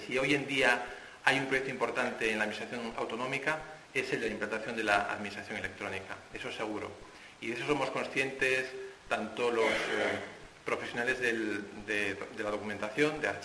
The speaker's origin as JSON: {"language": "Spanish", "town": "León", "region": "Castile and León", "country": "Spain", "said": "es un placer para mí estar en León, que es mi tierra"}